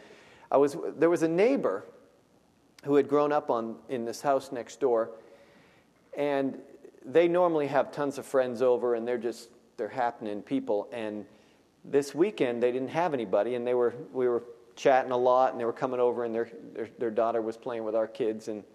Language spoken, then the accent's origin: English; United States; Even though I grew up in America, I had never really heard the gospel before